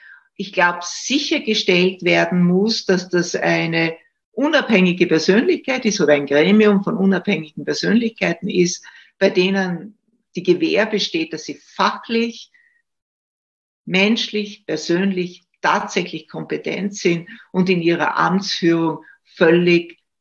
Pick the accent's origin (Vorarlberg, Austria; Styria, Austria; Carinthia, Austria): Styria, Austria; Ich komme aus der Steiermark, ich lebe ja in Graz und habe auch in Graz studiert.